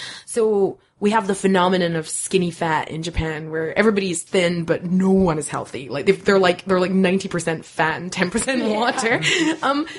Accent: United Kingdom; now in United States; even for me, I'm British, but you know, I'm mostly recently have been, in the last couple of years, been dating American guys.

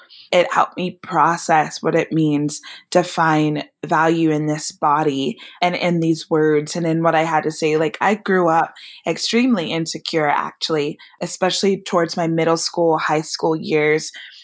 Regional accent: California, United States; So I grew up in the Bay Area. My parents have always been super open and accepting about how we pursued things

